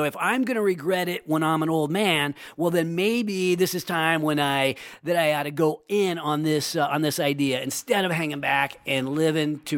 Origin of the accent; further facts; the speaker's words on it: Sacramento, California, United States; now I'm trying to help my hometown, the hometown that grew me up, and you know, help. It's the best way to meet the most ambitious people in Sacramento